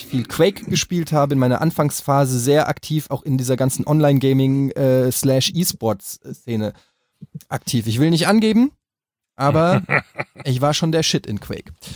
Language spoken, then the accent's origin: German; Frankfurt, Hesse, Germany; also ich kenne das ja zum Beispiel auch als Frankfurter